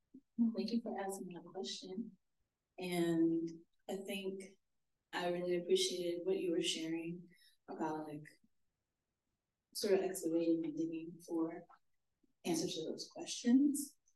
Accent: Trinidad & Tobago; now in Pittsburgh, United States; growing up as a Trinidadian, I did not see a lot of queer culture represented

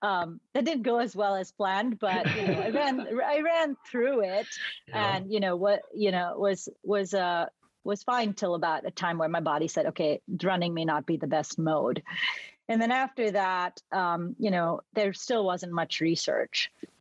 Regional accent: Mumbai, Maharashtra, India; I grew up in Bombay, India, where, you know, it's a big bustling city.

